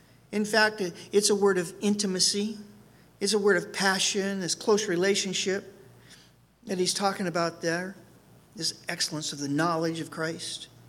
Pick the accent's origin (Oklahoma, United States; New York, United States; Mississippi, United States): Oklahoma, United States; I was raised here as a kid before we moved to California. I am from Oklahoma. I think I'm the only Calvary pastor in Oklahoma from Oklahoma.